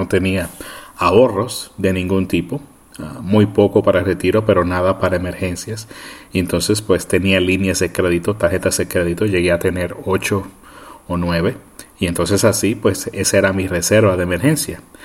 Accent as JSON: {"language": "Spanish", "country": "Puerto Rico", "tie": "born or raised there", "lives_now": "United States", "said": "especialmente aquí, en los Estados Unidos, pero incluso yo crecí en Puerto Rico"}